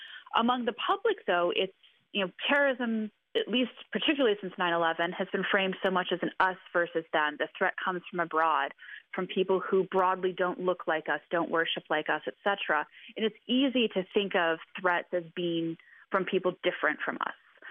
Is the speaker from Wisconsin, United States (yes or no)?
no; Dayton, Ohio, United States; I'm actually from Dayton, Ohio, and have, you know, spent time in the Oregon district where there was another mass shooting this past weekend.